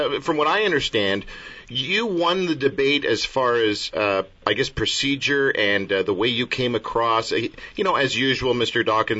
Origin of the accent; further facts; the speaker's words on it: Canada; since we're from Canada